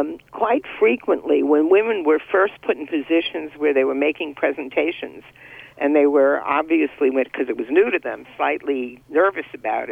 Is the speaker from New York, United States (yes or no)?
yes; Bronx, New York, United States; growing up in the Bronx, was subject to my fair share of them